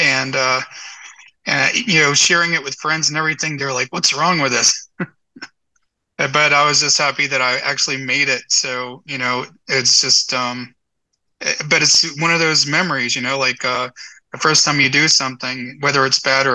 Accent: Enterprise, Alabama, United States; this small town that I grew up in Enterprise, Alabama, which is Southeast Alabama, there wasn't a whole lot of variety back in the early 90s.

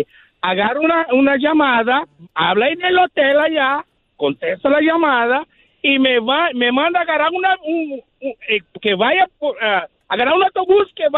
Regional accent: Brazil; now in Austin, United States; estoy de Brasil.

